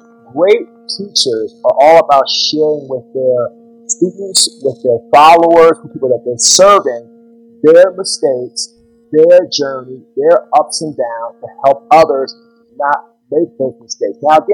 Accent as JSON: {"language": "English", "town": "Washington", "region": "District of Columbia", "country": "United States", "lives_now": "Fuquay-Varina, United States", "said": "Yeah, so I'm from Washington, D.C. I live in Fuquay, Belina, North Carolina, about a half hour outside of Raleigh."}